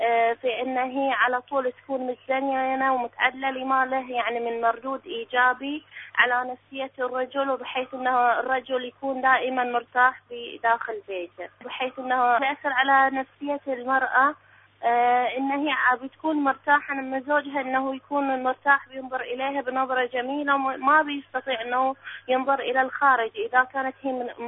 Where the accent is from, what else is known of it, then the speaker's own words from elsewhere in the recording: Bahrain; من البحرين، متزوجة صلي 8 سنوات.